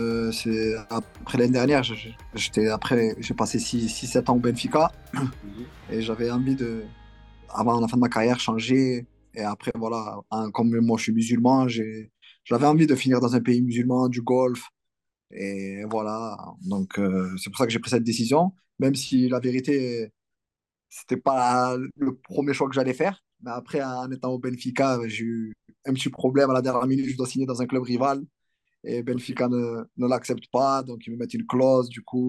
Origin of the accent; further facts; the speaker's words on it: France; also born or lived in United Kingdom; now in Morocco; je suis marocain. On a grandi en France, en Angleterre, c'est pas la même chose.